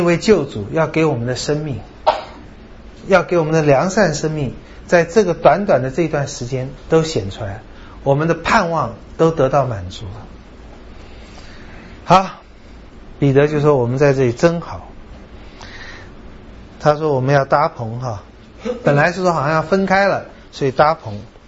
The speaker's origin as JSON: {"language": "Chinese", "country": "China", "said": "就是我们中国人说人死变鬼是不对的"}